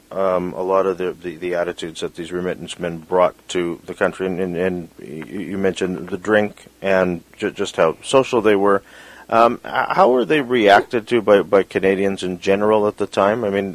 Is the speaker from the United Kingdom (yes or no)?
no; Philippines; And I'm Filipino, so I understand remittance differently, where people who come from, say, the Philippines remit money back to people at home.